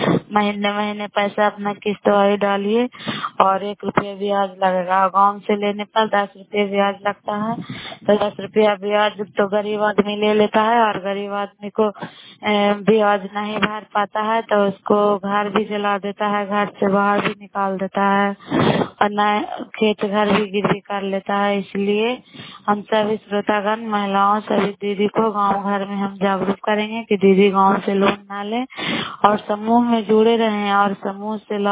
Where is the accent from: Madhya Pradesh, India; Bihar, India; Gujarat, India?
Bihar, India; नालंदा जिला कड़ा ब्लॉक की निवासी हूँ।